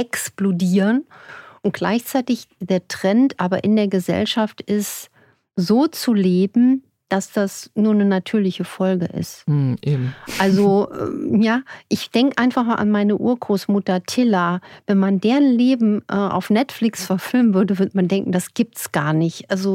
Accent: Saarland, Germany; wir kommen ja aus dem Saarland

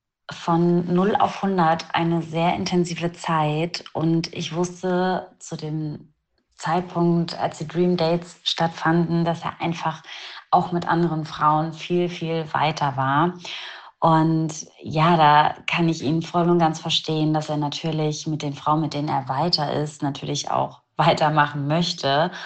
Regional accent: Hamburg, Germany; weil ich wirklich sehr an meiner Heimatstadt Hamburg hänge

